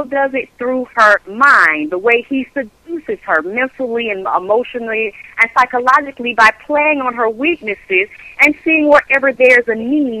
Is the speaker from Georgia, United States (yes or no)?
yes; Georgia, United States; I'm from Georgia.